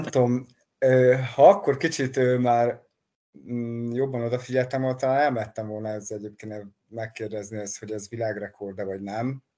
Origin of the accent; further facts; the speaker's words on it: Beloiannisz, Fejér, Hungary; én egy kis görög faluba nőttem fel Belojanisba, és általános iskola másodikos voltam, amikor elvitt anyukám Dunaújvárosba